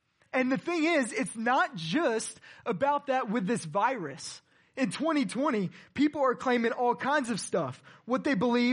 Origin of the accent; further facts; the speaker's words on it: Houston, Texas, United States; born there; The lie is I was born in Austin. I was actually born in Houston.